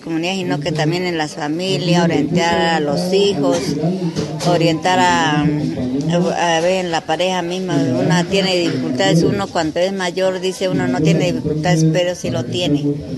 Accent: Cauca, Colombia; soy del Resguardo López Adentro.

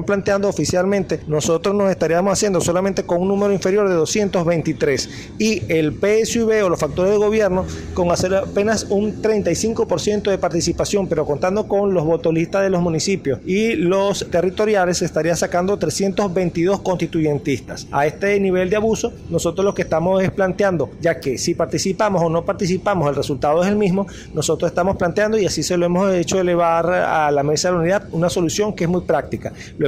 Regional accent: Venezuela; en estas condiciones nosotros como venezolanos estamos en una condición de indefensión jurídica

